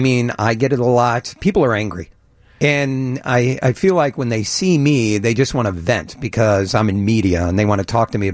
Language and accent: English; Peoria, Illinois, United States; I grew up in Peoria.